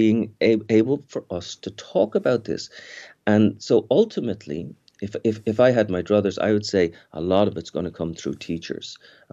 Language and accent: English; Ireland; now in New York, United States; I'm Irish, you know, I live in New York